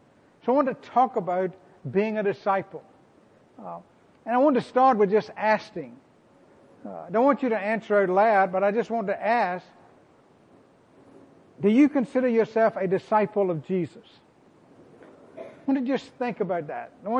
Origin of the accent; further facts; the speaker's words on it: United States; I'm glad I'm an American. I love America, and I don't want to live anywhere else in the world.